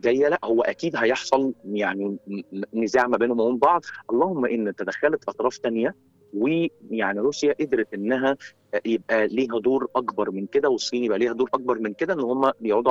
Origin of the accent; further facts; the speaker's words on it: Egypt; وتصادف ده بتطبيقاً لمبدأ كده شهير عندنا في مصر